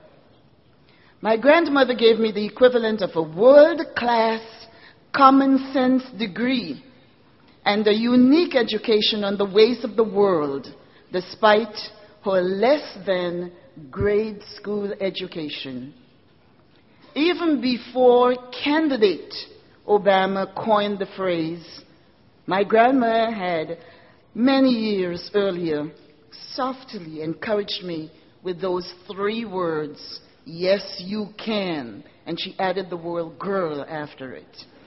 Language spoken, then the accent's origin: English; St. George's, Saint George, Grenada; the story of McGill University captured the imaginations of many during my days growing up in Happy Hill, St. George's, Grenada, a vibrant Caribbean island.